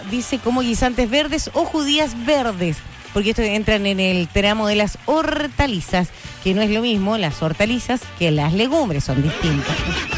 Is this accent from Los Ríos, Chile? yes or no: yes; Currupulli, Los Ríos, Chile; Esto es en Currupulli, en San Pablo, pues. De ahí somos, de Currupulli.